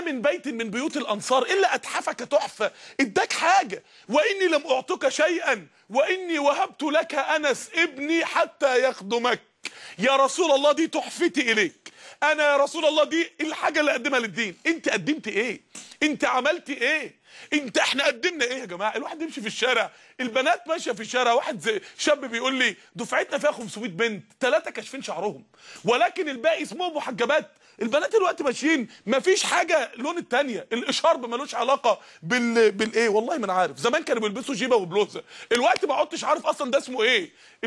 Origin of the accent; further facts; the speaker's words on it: Mansoura, Dakahlia, Egypt; إخوان الدعوة عندنا في المنصورة من يومين تقريبا